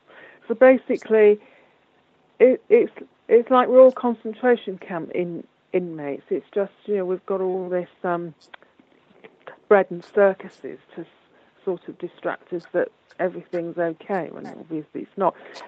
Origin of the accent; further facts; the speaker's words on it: England, United Kingdom; That's because I'm English.